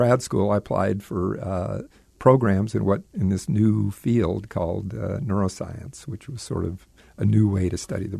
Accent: Las Vegas, Nevada, United States; also born or lived in California; And I took chemistry, and this was back in California, and I grew up in Las Vegas, which when I flew into El Paso, the desert and the mountains looked the same to me.

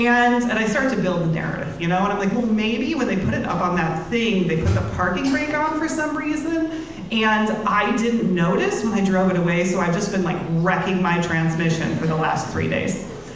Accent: Ohio, United States; And this is it, because I'm from Ohio. I only drive on flat lands.

